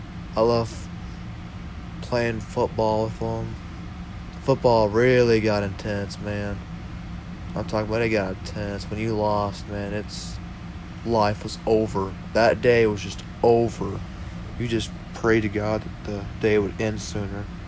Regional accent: Fort Worth, Texas, United States; Well, I came from Fort Worth, and parts of Fort Worth are not all that great, you know, got hood areas and everything.

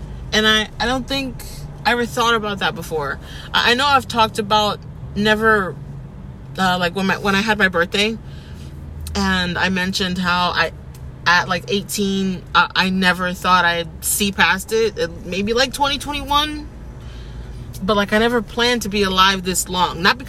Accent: United States; born there; I was born here in America, on American soil. I am an American

